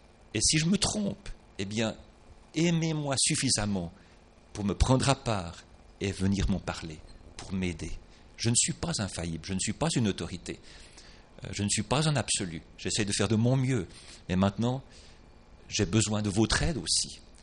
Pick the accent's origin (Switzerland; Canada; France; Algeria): Switzerland; Je suis un homme, 59 ans, je viens de Suisse, etc., etc. Voilà.